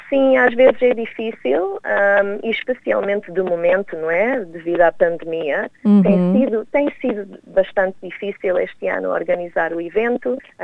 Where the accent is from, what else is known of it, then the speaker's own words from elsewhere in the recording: Melbourne, Victoria, Australia; já há muitos anos atrás, em 1977, com os meus pais, claro, e portanto cresci aqui na Austrália, mas sempre no seio da comunidade portuguesa e sempre ligada à comunidade